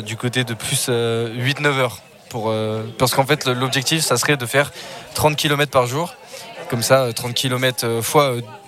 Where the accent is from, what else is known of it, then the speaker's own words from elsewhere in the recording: Sallanches, Auvergne-Rhône-Alpes, France; born there; now in Nancy, France; jusqu'à la ville là où je suis né, donc à Sallanches, en Haute-Savoie.